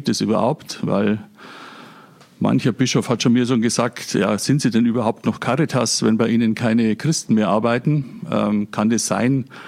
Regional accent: Eichstätt, Bavaria, Germany; moved away; Da komme ich auch her, aus Bayern. Man hört es ein bisschen, ich bin kein Thüringer. Bin aber schon seit 10 Jahren hier

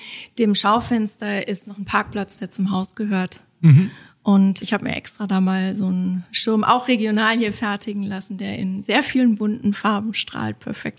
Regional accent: Neckarsteinach, Hesse, Germany; also born or lived in Heidelberg; Ich bin in Heidelberg geboren, in Neckarsteinach groß geworden, habe dann aber mein Gymnasium in Heidelberg am KfG verbracht, meine Zeit. Und während des Studiums habe ich auch die gesamte Zeit hier gelebt und bin dann zum Studienort immer gependelt. Also ja, ich bin Heidelbergerin.

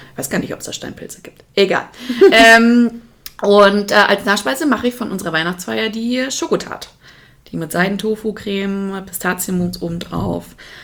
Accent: Munich, Bavaria, Germany; born there; Ich bin München geboren.

